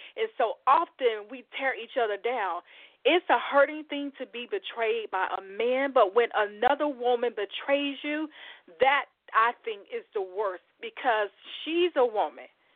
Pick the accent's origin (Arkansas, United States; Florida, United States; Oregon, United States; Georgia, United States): Georgia, United States; Cordele; Cordele is my hometown. That's where I was born and raised, which is, for many that's listening in, is south of Atlanta, 75 South.